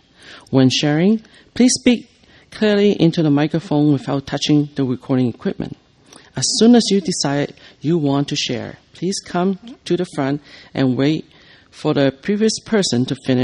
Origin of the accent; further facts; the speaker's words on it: Sudbury, Ontario, Canada; I'm from Sudbury, Ontario.